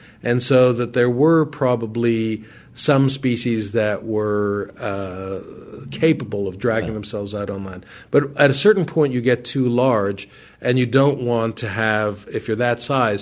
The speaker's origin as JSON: {"language": "English", "town": "Montreal", "region": "Quebec", "country": "Canada", "tie": "born or raised there", "said": "And I know this from growing up in Montreal"}